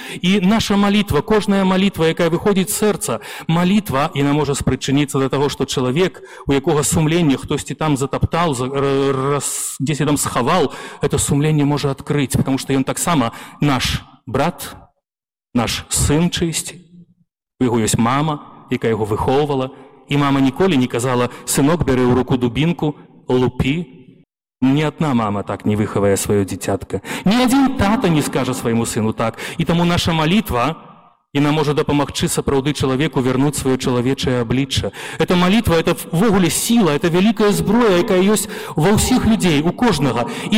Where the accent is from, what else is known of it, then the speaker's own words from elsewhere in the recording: Belarus; наскільки ми великі люди, ми білоруси.